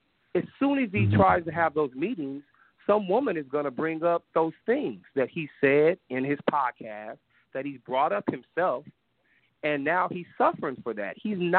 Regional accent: Hollywood, California, United States; I come from Hollywood. I know what's up.

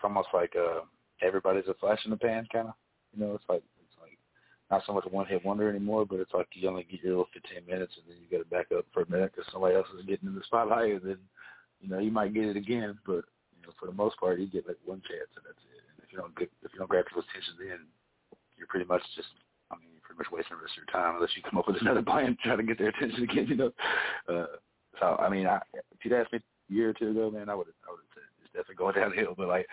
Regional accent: Tennessee, United States; that'd be really funny if I just put the, like a tire swing, because I'm from Tennessee, you know.

